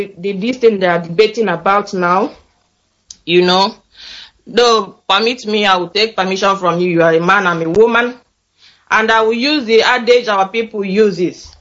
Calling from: Malmo, Skåne, Sweden; I'm calling from Malmo in Sweden.

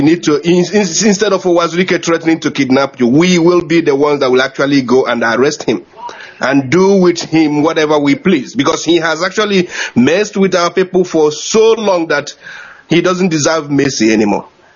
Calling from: New Zealand; I'm calling you from New Zealand.

